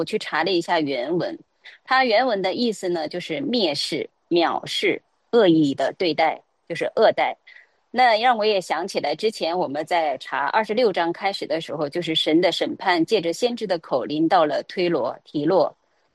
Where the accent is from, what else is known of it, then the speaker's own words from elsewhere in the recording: northern China, China; 我在北方长大哈，我们小的时候的确是看到过这些啊扎人的东西、刺人的东西